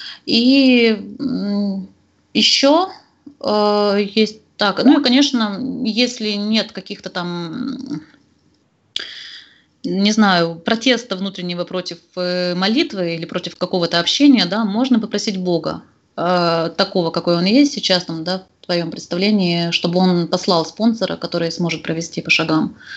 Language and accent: Russian; Arctic, Russia; Я упоминала бывшего папиного коллегу, моего друга, да, который из моего родного города. А это Заполярье.